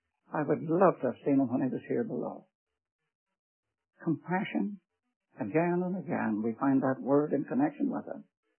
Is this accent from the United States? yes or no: no; Ireland; born there; I was born in Ireland.